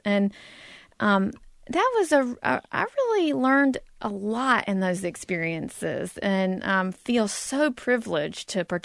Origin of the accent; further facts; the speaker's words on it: North Carolina, United States; So growing up in North Carolina, I would say that I was not exposed to great ethnic food growing up.